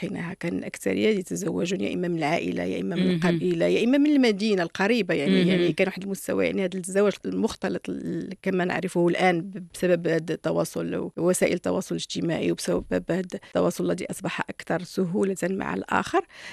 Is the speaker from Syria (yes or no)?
no; Souss-Massa, Morocco; also born or lived in Rabat; ولدت في الرباط أنا وإخواتي، وبعد ذلك وبحكم العمل ديال الوالد ديالي رحمه الله انتقلنا إلى منطقة سوس، وعبر مناطق مختلفة من منطقة سوس. كان هناك مناطق جبلية، بعد ذلك انتقلنا إلى مناطق في السهل في الشتوكة أيتباها